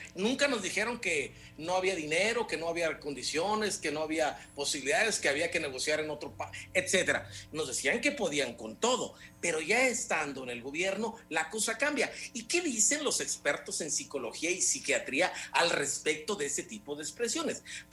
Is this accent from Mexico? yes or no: yes; Mexico; seguimos siendo, creo, los mexicanos, personas nobles